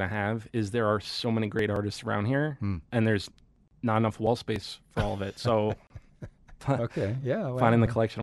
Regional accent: New Jersey, United States; So I ended up working at a wine store out in New Jersey near my hometown.

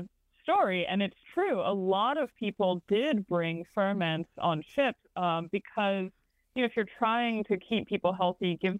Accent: Colorado, United States; also born or lived in Iowa; now in US South; I grew up in Colorado where we did not eat pork hocks, but my family is Southern. I live in the South now, and I lived in Iowa, so I've eaten a lot of pork.

